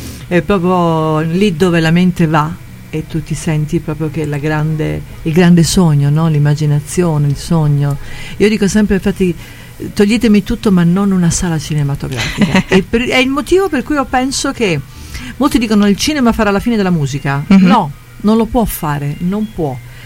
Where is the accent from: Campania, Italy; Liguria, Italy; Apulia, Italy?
Campania, Italy; Naples; born there; Io sono nata a Napoli e il mio papà non voleva